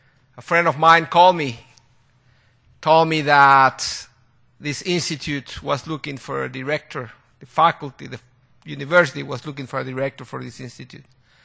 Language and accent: English; Guatemala; moved away; I'm originally from Guatemala.